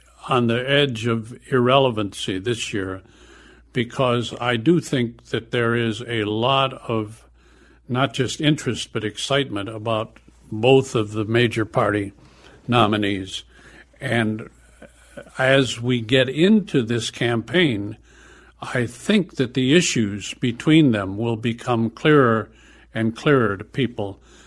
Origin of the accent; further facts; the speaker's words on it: Illinois, United States; But my home state of Illinois has parts of it that are probably as inclined to look askance at a black man running for major office as any parts of the country.